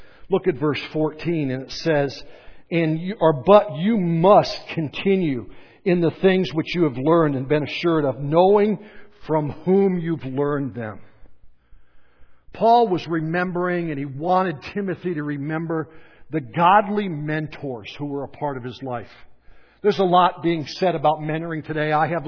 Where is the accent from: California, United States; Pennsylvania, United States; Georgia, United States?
Pennsylvania, United States; Montrose; I grew up actually in Montrose, Pennsylvania.